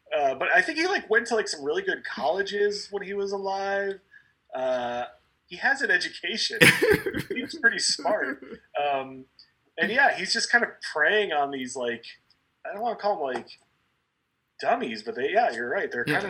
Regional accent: Midwest, United States; I grew up in the Midwest and, you know, I always kind of had this fascination with New England.

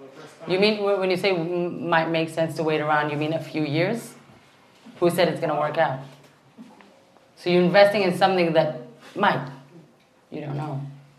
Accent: Israel; I'm Israeli. I'm coming from Israel.

